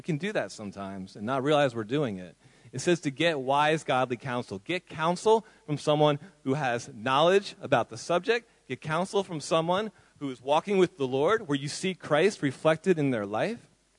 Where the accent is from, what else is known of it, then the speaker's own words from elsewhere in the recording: United States; In my home country, in America, all of those megachurch pastors that you're probably seeing in the news have built these huge churches